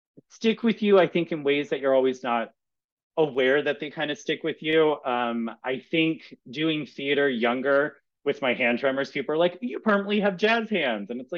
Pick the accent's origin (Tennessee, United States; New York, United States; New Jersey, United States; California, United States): New Jersey, United States; Camden; also born or lived in Baltimore; I grew up in Camden and Baltimore.